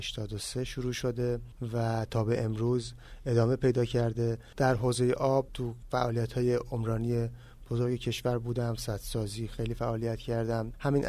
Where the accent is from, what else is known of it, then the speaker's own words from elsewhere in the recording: Babol, Mazandaran, Iran; اهل بابل هستم